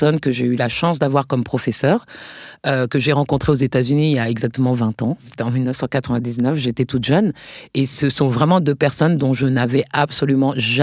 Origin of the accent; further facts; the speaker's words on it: Paris, Île-de-France, France; moved away; je me suis définie comme française aux États-Unis, puisque moi j'avais grandi en France, je suis née à Paris